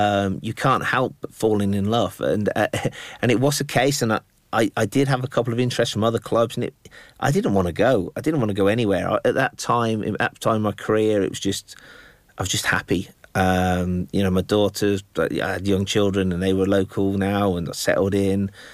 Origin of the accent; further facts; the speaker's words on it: Bicester, South East England, United Kingdom; also born or lived in Lincoln; uprooting from my hometown of Bicester, bought a house in Lincoln.